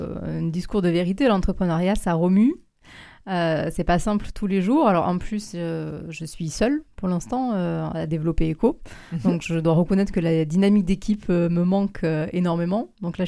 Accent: Occitanie, France; also born or lived in Cahors; Je suis originaire du Lot, d'un hameau entre les champs.

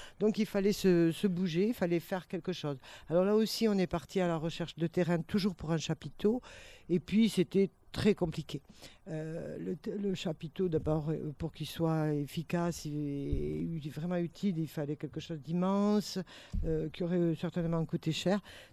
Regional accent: Lourdes, Occitanie, France; quand on dit qu'on est de Lourdes, mais c'est oh, les gens, ils sont ah

